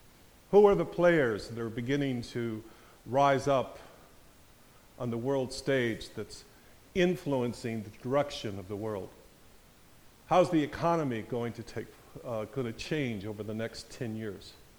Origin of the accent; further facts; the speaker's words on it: Burton, Michigan, United States; also born or lived in overseas; I grew up in Burton, of course, lived overseas, came back, and probably live a mile from where I was raised. And I love this part of Michigan.